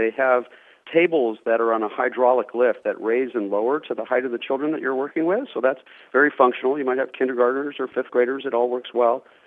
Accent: Hawaii, United States; now in Brooklyn, United States; I grew up in Hawaii, and actually I used to come to South Florida

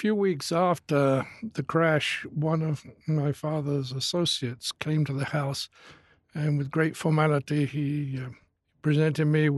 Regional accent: Salisbury, South West England, United Kingdom; born there; I was born in Wiltshire, in the town of Salisbury, which is famous for a 900-year-old Gothic cathedral in which I was baptized.

